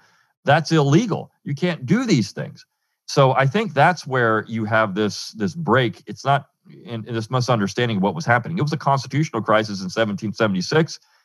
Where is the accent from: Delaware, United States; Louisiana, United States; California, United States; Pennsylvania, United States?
Delaware, United States; Look, I grew up in Delaware, so I've been around Joe Biden a long time.